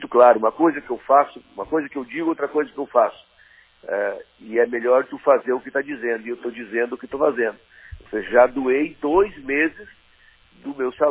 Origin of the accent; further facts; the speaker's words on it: Santo Augusto, Rio Grande do Sul, Brazil; Eu sou interiorano aí do fundo da grota, no interior das Missões, lá em Santo Augusto, onde meu pai foi assentado. Uma família de 12 irmãos.